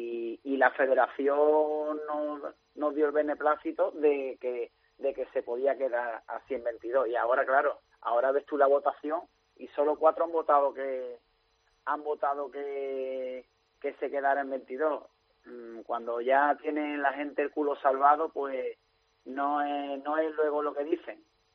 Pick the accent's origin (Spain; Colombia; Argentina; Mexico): Spain; Andalusia; somos de aquí, no somos granadinos.